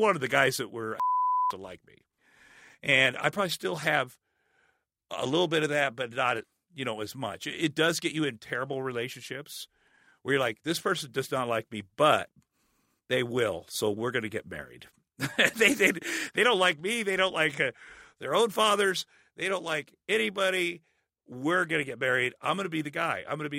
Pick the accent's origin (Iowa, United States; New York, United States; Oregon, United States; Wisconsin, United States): Iowa, United States; Ottumwa; moved away as an adult; also born or lived in Minneapolis; It was not possible, I decided, to get from Ottumwa, Iowa to Hollywood.